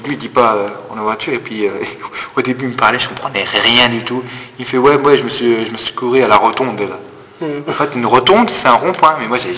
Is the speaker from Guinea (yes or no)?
no; Grand Est, France; accent: Lorrain; Bah, c'est notre accent à nous.